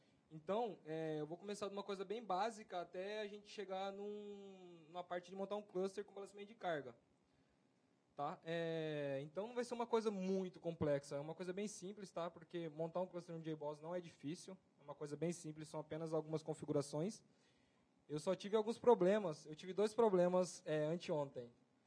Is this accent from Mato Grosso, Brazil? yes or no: yes; Cuiabá, Mato Grosso, Brazil; eu sou de Cuiabá, quem conhece Cuiabá, eu sou do Mato Grosso